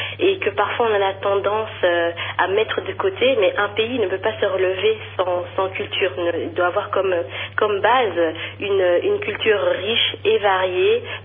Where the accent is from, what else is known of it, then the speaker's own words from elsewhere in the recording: Belgium; born there; je suis née en Belgique, donc déjà, j'ai eu la chance avec mes parents qu'ils entretiennent vraiment cette flamme de notre culture congolaise